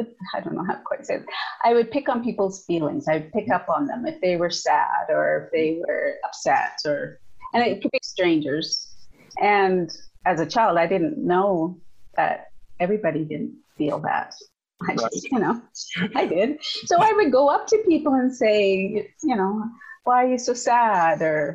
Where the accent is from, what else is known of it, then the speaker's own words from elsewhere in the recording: Saskatchewan, Canada; now in Calgary, Canada; I'm originally from Saskatchewan. Yeah, missing the wide open spaces every once in a while